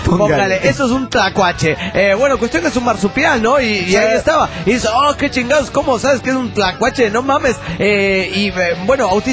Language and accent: Spanish; Hermosillo, Sonora, Mexico; de Hermosillo.